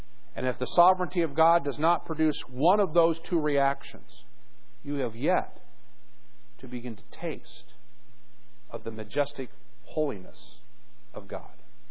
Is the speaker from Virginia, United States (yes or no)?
yes; Virginia, United States; Growing up in Virginia for a while, they had a terrible gnats